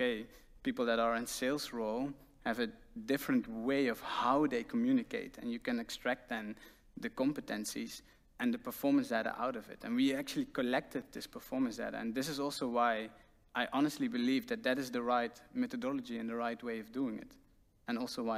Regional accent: Limburg, Netherlands; English is a second language; I'm Dutch, and I'm adopted in the Netherlands, and I grew up in Zuid-Limburg, so I have a very different accent.

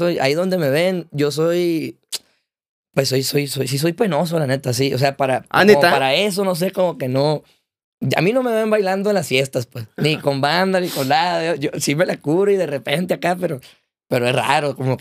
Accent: Ciudad Obregón, Sonora, Mexico; yo crecí, la neta, hermano, en Obregón. En una colonia que se llama Villa Bonita.

